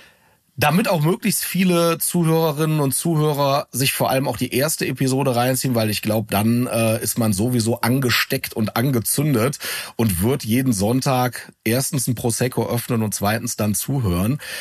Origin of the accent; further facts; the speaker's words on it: Leverkusen, North Rhine-Westphalia, Germany; hier aus meiner Nähe, aus meiner Heimatstadt, aus Leverkusen